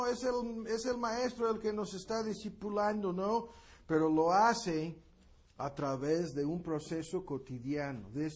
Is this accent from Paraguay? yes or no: no; United States; Spanish is a second language; tantas personas que conozco en este país y en mi país, en Gringolandia